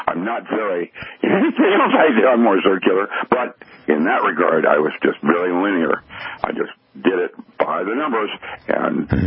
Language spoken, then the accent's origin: English; Philippines; That's why I grew up in the Philippines.